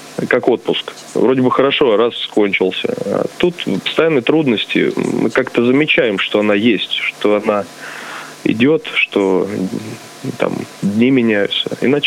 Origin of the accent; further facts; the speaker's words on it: Tishanka, Voronezh Oblast, Russia; На самом деле, я обычный парень из Тишанки.